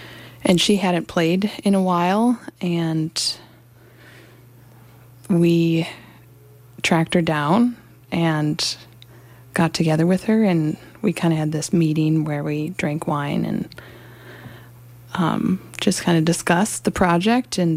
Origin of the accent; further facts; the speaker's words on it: Duluth, Minnesota, United States; So I am from Duluth and have lived there my whole life